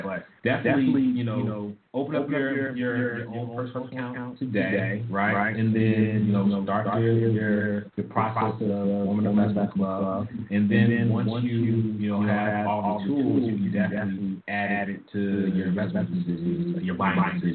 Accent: Miami, Florida, United States; I'm not even from Orlando. I'm from Miami, right?

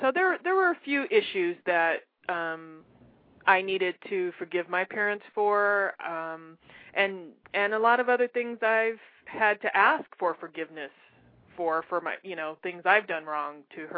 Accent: Omaha, Nebraska, United States; I grew up in Omaha, Nebraska, and that's where he lived, and he had a very renowned music collection.

